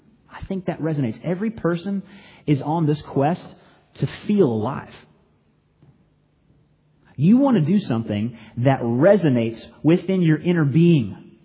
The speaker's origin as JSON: {"language": "English", "region": "Florida", "country": "United States", "tie": "born or raised there", "said": "And so growing up in Florida, I always looked forward to hurricane season."}